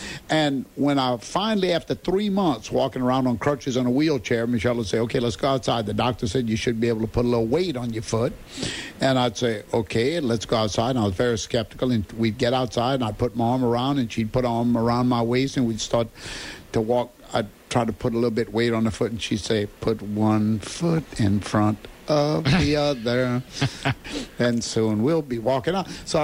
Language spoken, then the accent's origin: English; Louisiana, United States; back in those early days of growing up in St. James Parish, St. Jacques de Cabanossi, as they call it